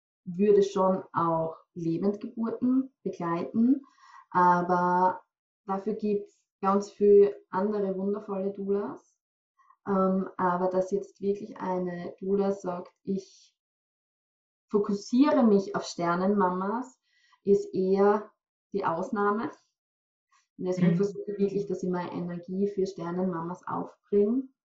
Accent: Styria, Austria; ich komme aus der Steiermark in Österreich.

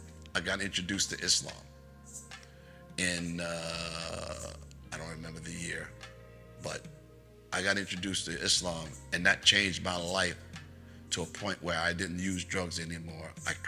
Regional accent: New York, United States; Born and raised in New York, met a New Yorker in the service, and he introduced me to heroin

